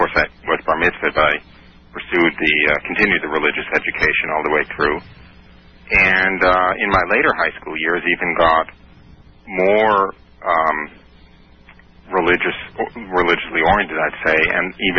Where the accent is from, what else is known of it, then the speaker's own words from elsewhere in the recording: New York, United States; And I was raised outside of New York City in a kind of typical German-Jewish refugee community.